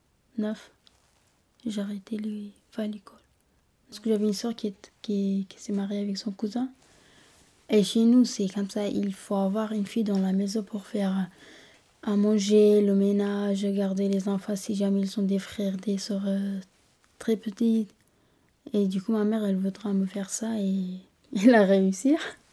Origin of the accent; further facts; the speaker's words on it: Sinjar, Nineveh, Iraq; moved away; Je suis née à Sinjar, Nineveh, en Irak, juste à côté de Mossoul.